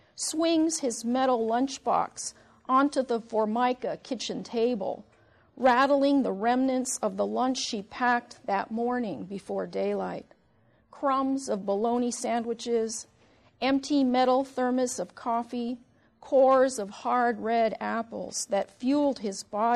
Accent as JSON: {"language": "English", "town": "San Francisco", "region": "California", "country": "United States", "tie": "born or raised there", "said": "I grew up in San Francisco, and so, hometown, huh?"}